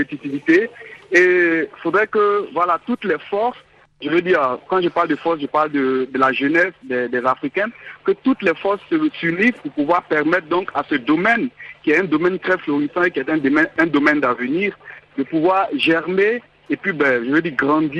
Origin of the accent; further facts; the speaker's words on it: Côte d’Ivoire; now in Mumbai, India; Ouais, je suis ivoirien, mais je vis en Inde.